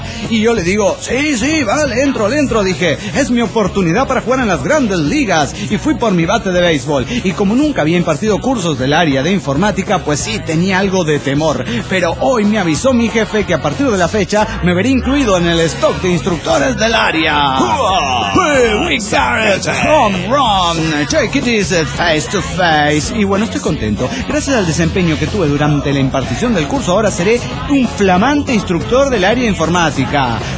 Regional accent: Mexico City, Mexico; born there; Nací en el DF mexicano. A la edad de 11 años tuve que abandonar la casa y desde entonces no he parado. Actualmente tengo 46 años

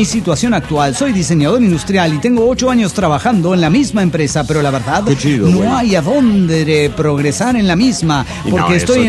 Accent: Mexico; de Tuxtehal, México.

